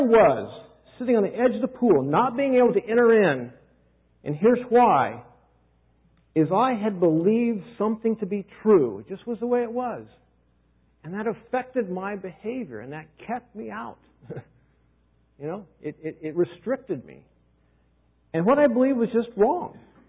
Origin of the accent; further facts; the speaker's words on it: Kansas, United States; Now, I grew up in Kansas, and they had hot summers, maybe not as hot as this summer, but they had hot summers, and we didn't have air conditioning.